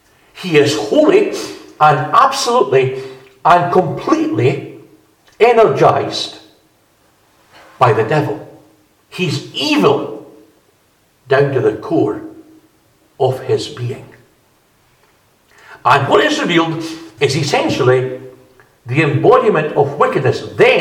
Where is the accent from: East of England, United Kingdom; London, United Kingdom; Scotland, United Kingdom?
Scotland, United Kingdom; I was brought up in East Fife and I just speak Fife and so on.